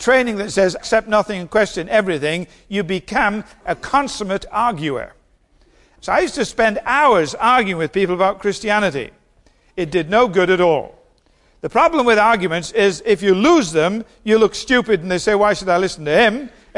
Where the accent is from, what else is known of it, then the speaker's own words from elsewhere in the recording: United Kingdom; Now, I'm British, so that it goes with the bloodstream.